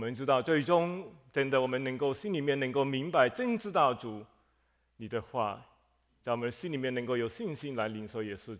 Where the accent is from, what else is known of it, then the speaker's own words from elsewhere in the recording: Malaysia; accent: Fuzhou-accented Mandarin; 我是马来西亚来的我这个国语是福州话的国语所以请大家见谅就是说我的国语不是标准的